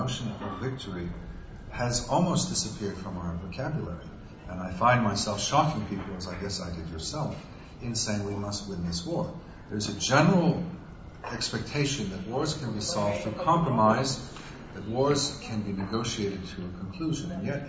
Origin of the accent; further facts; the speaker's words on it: United States; And I experienced this myself as an American in 1975, when we gave up in Vietnam.